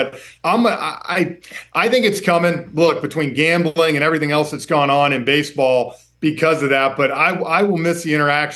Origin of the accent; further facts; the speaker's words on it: Atlanta, Georgia, United States; I grew up in Atlanta